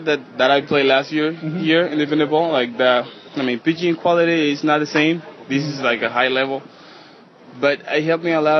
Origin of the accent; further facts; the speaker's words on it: San Pedro de Macorís, Dominican Republic; San Pedro de Macorís.